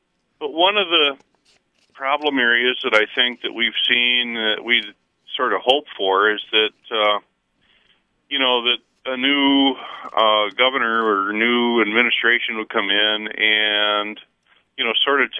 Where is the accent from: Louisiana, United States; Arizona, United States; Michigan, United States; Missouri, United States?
Michigan, United States; originally I was born and raised in Michigan. I went to school, University of Michigan, and, you know, I spent 23 some odd years overseas, and then I come back to Michigan